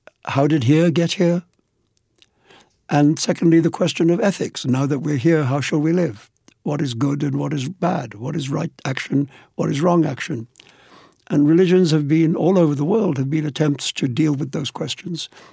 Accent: India; born or raised there

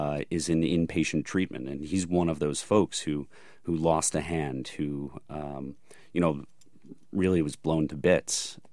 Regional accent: New York, United States; And being a New Yorker, you know, being 16 years old and able to see the smoke of the smoldering towers from my hometown

